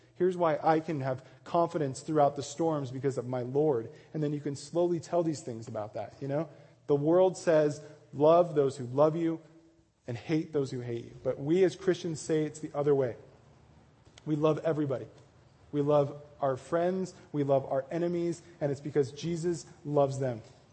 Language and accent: English; Denver, Colorado, United States; And I'm from Denver and they have like the biggest one in the world there.